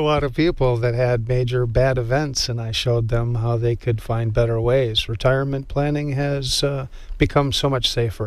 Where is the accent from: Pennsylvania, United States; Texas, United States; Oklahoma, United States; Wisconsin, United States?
Wisconsin, United States; Stoughton; Born and raised in Wisconsin. Little town outside of Madison called Stoughton. Went to the university, got a degree in physics. Wound up out west.